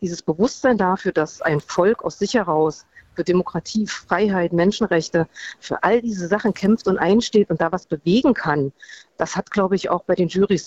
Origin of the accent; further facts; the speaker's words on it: Wittenberg, Saxony-Anhalt, Germany; Ich komme auch aus Ostdeutschland. Ich bin in Wittenberg groß geworden.